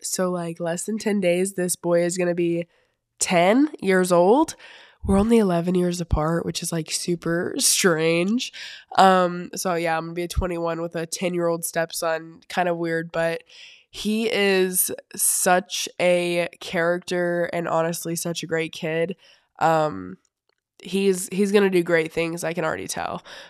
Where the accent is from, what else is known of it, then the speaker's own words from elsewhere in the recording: North Carolina, United States; moved away as an adult; now in Kentucky, United States; So I lived in North Carolina my whole life, and I moved to Kentucky like almost 2 years ago now.